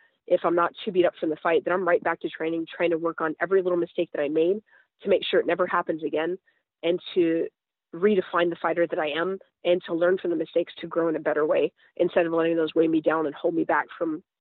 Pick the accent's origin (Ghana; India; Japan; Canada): Japan; now in United States; the community I grew up in Japan, you don't see public shows of affection